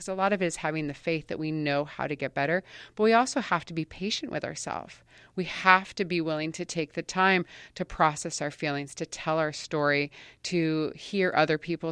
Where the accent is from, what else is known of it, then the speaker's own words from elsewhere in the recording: New Jersey, United States; just really changed my whole experience of growing up on the East Coast and my hometown at the Jersey Shore.